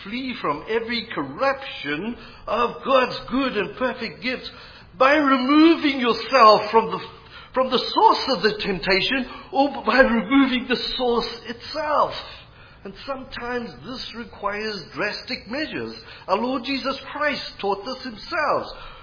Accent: South Africa; I was growing up in South Africa in a kind of middle-of-the-road Baptist church, and a bottle of beer was evil.

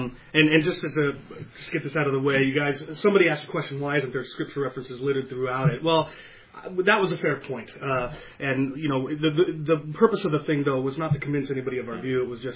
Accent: Pacific Northwest, United States; So I am, like you said, I'm from the Pacific Northwest. I was an atheist until I was about 20.

